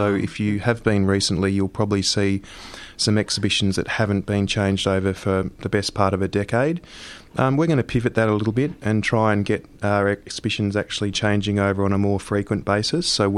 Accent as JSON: {"language": "English", "town": "Melbourne", "region": "Victoria", "country": "Australia", "tie": "born or raised there", "said": "Yes, I'm a Melbourne boy, yep. So I've always been born and bred in Melbourne, eastern suburbs. Went out to school in Ringwood"}